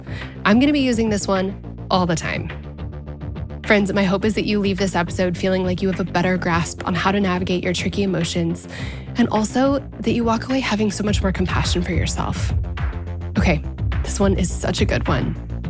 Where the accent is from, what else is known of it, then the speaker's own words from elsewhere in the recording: Colorado, United States; also born or lived in Boston; now in Nashville, United States; I guess that's, I feel like I've met some Wyomingers because I grew up, I'm born and raised in Colorado. So